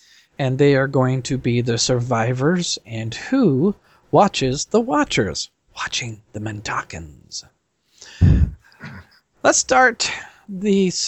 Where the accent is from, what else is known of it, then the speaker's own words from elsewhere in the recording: Nebraska, United States; from Nebraska.